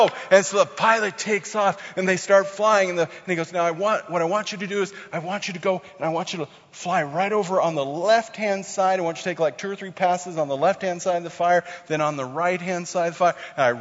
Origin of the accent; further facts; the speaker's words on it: California, United States; I grew up in California. You drove up to the snow to see it, and then you went home.